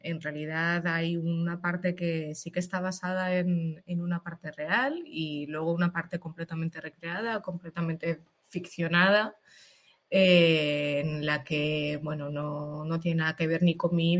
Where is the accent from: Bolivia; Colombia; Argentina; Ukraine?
Ukraine; now in Spain; yo siempre digo que soy ucraniana con pasaporte español